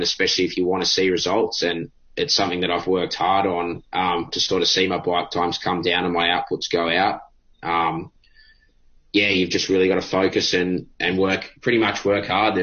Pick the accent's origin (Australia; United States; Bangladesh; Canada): Australia; Sydney, New South Wales; It's growing up in Sydney. I mean, it's definitely not flat and I love riding hills.